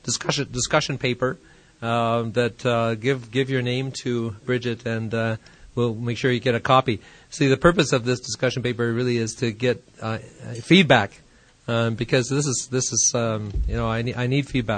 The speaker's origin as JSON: {"language": "English", "region": "Ontario", "country": "Canada", "tie": "born or raised there", "said": "I grew up in Ontario, and I was a part of a Baptist church, and very fundamentalist"}